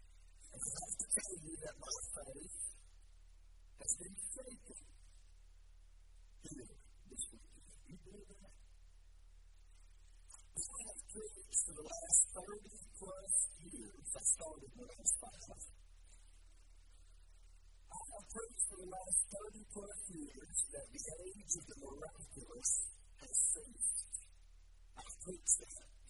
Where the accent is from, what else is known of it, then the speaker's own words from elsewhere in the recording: Talladega, Alabama, United States; I'm from Talladega, Alabama.